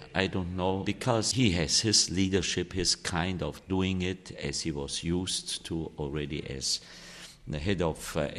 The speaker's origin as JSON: {"language": "English", "region": "Bavaria", "country": "Germany", "said": "I'm too from Bavaria. So I know our Baroque mentality"}